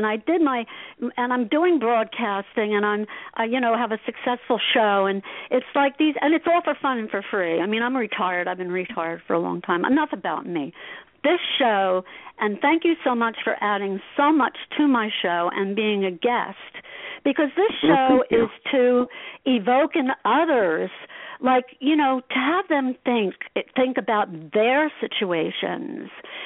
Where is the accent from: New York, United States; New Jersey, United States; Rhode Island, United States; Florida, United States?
New Jersey, United States; Asbury Park; I got a Jersey attitude real quick, I grew up in Asbury Park